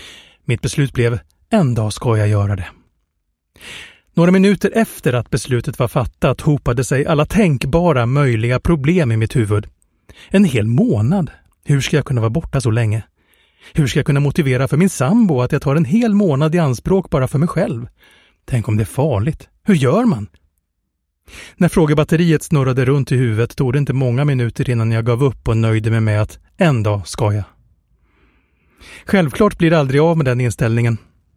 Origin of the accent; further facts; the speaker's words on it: Stockholm, Stockholm County, Sweden; men såg mig å andra sidan inte alls som en friluftsmänniska, mer som en stockholmare som jobbar med media